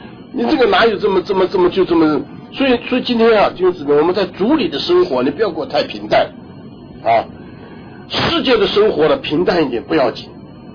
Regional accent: China; 所以我们中国人呢没事干的时候就吃饭啊，这个总要弄得热热闹闹的

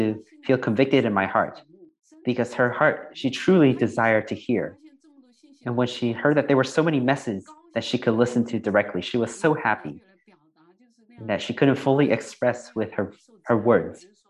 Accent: Seattle, Washington, United States; I'm from Seattle.

